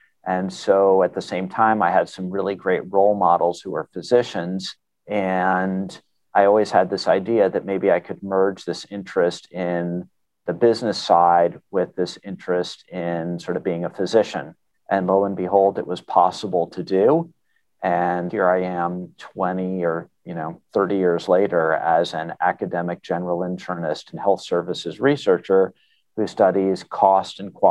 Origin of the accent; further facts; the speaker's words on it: Connecticut, United States; So as a kid growing up in Connecticut, the topics at our sort of dining room table